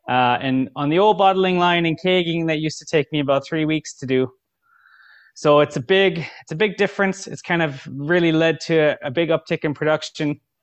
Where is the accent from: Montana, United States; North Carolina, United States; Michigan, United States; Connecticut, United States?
Montana, United States; moved away as an adult; I'm from Montana in the States.